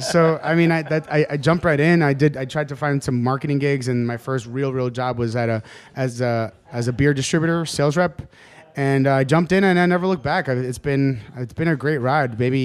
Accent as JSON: {"language": "English", "region": "New York", "country": "United States", "tie": "born or raised there", "also_born_or_lived": "Colombia", "said": "So I was actually born in Colombia. I came here when I was one. By here, I mean New York. I've been in New York ever since. Queens, mainly."}